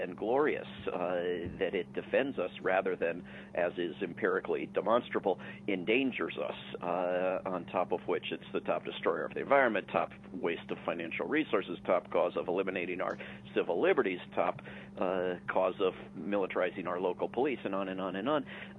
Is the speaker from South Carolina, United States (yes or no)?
no; District of Columbia, United States; I grew up in the Washington, D.C. area